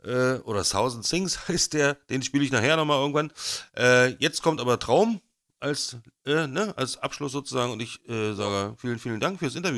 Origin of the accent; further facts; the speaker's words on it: Berlin, Germany; now in Schwerin, Germany; Und ich komme aus Berlin und bin nach Schwerin gegangen.